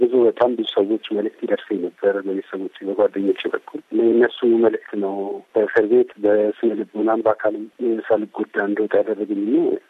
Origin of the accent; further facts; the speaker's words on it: Addis Ababa, Ethiopia; እኔ አዲስ አበባ ነው ተወልጄ ያደግኩት፣ እናትና አባቴ ከሁለት ብሔር ነው የመጡት። አንድ ብሔር መርጬ እኔ የዚህ ብሔር አባል ነኝ የሚለው ብሔር የለኝም።